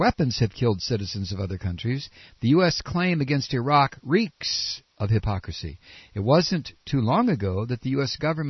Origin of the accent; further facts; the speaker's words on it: United States; I'm an American, and I was brought up pledging allegiance to the wall.